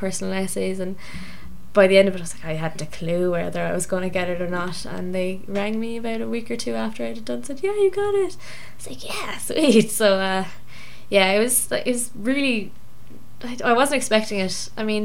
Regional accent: Limerick, Munster, Ireland; I'm a fourth year Bachelor of Arts student in Mary Immaculate College. I'm from Limerick originally

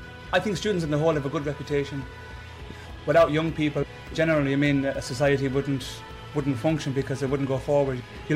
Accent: Ennis, County Clare, Ireland; now in Limerick, Ireland; Yes, I was born in Limerick, originally from Ennis. I've lived in Ennis all my life, but I've been living in Limerick for the past 5 years or so.

